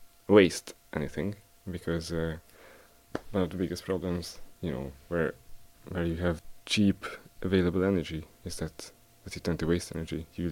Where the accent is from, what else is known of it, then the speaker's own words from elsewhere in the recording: Hungary; English is a second language; moved away as an adult; also born or lived in London, United Kingdom; I'm from Hungary, but I used to live in London for like 5 years before I came here. And I came here in March, a few months